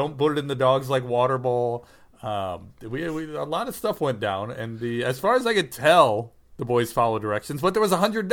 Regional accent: United States; I know that because I'm American, I think that the world revolves around our country

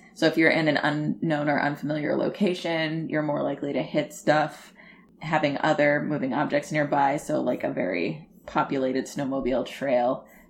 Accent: California, United States; because I grew up in California.

